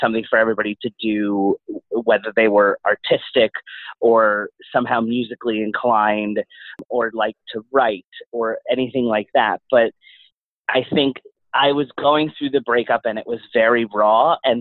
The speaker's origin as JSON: {"language": "English", "region": "Pennsylvania", "country": "United States", "tie": "born or raised there", "said": "I would still probably be there had I still been in Schuylkill County, which is where we grew up in Pennsylvania."}